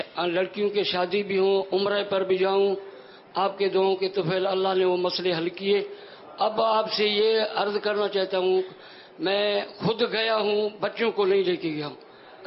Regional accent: Dera Allahyar, Balochistan, Pakistan; میں ڈیرہ الہیار سے آیا ہوں بابا جی

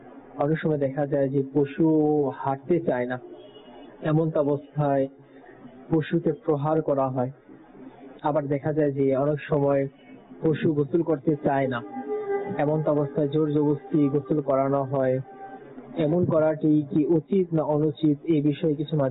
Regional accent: Narayanganj, Dhaka Division, Bangladesh; আমার বাড়ি নারায়ণগঞ্জ।

